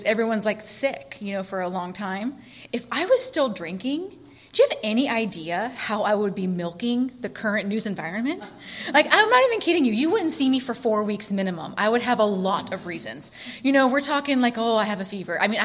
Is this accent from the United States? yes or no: yes; San Diego, California, United States; also born or lived in North Carolina; But anyways, I was born in North Carolina, and you know, we moved to San Diego when my dad went into the reserves, and so I started school here. I was in the first grade here.